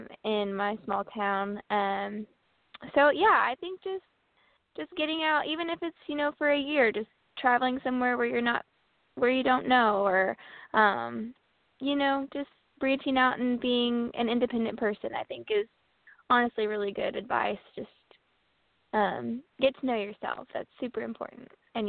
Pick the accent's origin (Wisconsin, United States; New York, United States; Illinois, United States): Illinois, United States; Paris; moved away; I always say the advice to leave my hometown, and I feel like that sounds so bad, because I do. I, like, truly love my hometown. I'm from Paris, Illinois.